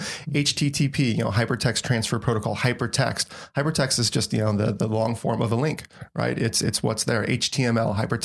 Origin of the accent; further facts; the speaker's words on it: Montana, United States; I grew up as far away from New York City as I possibly be in rural Montana. You know, four cars on the road was traffic growing up.